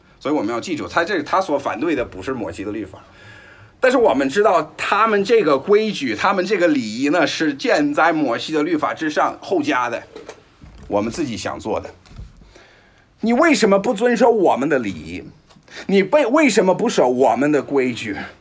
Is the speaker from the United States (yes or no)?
yes; United States; 所以你是中国人，我是美国人，但是我们是跟随耶稣基督的人